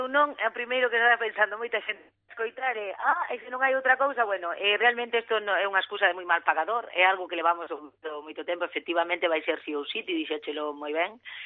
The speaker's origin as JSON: {"language": "Galician", "region": "Galicia", "country": "Spain", "said": "eu lamento como galega"}